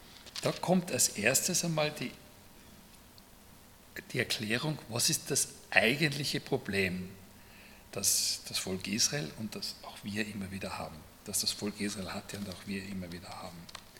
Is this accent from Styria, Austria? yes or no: yes; Graz, Styria, Austria; wo ich als Kind aufgewachsen bin in Graz